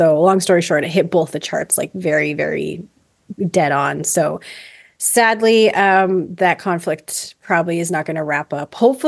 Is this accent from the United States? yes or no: no; Edmonton, Alberta, Canada; So, I mean, I'm from Edmonton. I still live in Edmonton.